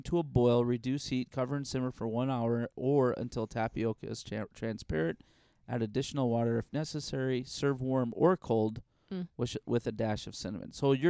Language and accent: English; Illinois, United States; Dude, I grew up in Illinois.